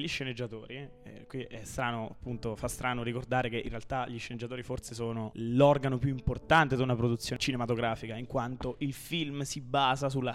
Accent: Spoleto, Umbria, Italy; io faccio l'esempio che mi viene semplice perché sono di Spoleto

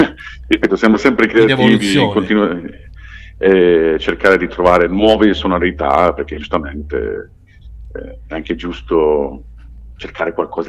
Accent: Canada; first language English; Italian is a second language; io sono canadese, cioè io sono madrelingua inglese.

